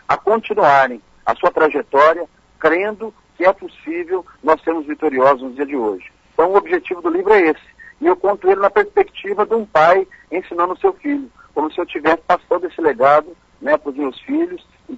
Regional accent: Maringá, Paraná, Brazil; Desde a minha infância, quando eu nasci aqui em Maringá, sou maringaense, né? Estudei minha vida toda aqui em Maringá, em colégios públicos, Colégio Marco Antônio Pimenta, Branca da Mota, no JK. Depois eu fiz a universidade pública aqui, a UEM

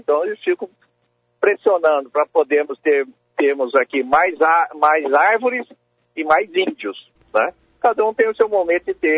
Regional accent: Brazil; Então, nós, como brasileiros, que temos uma produtividade excelente

